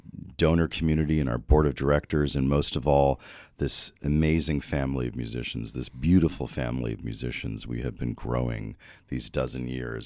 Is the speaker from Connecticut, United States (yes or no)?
yes; Connecticut, United States; because I'm from Connecticut, I'm therefore a snob